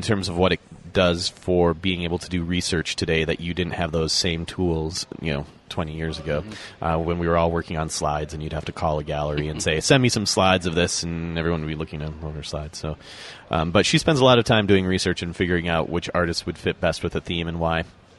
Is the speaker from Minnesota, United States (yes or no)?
yes; Minnesota, United States; You know, I came from Minnesota and I was a performer once upon a time